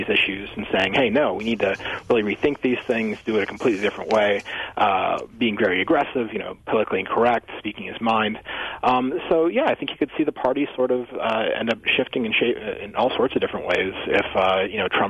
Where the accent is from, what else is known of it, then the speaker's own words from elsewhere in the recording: Baldwin, Wisconsin, United States; It's Baldwin, Wisconsin, in St. Croix County.